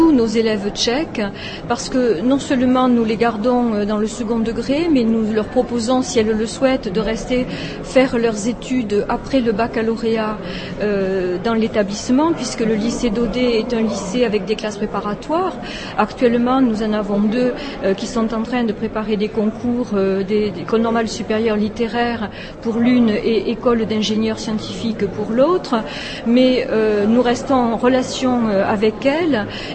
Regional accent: France; nous recevons, nous en tant que Français, beaucoup

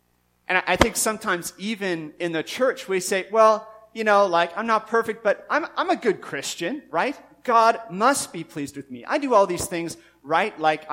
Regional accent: Newfoundland and Labrador, Canada; moved away; See, when we moved, I grew up in Newfoundland, and when we first moved away, it was hard for me.

